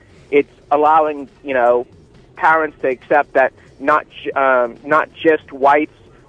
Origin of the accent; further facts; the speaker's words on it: Boston, Massachusetts, United States; I've got a mixed background. I'm from Boston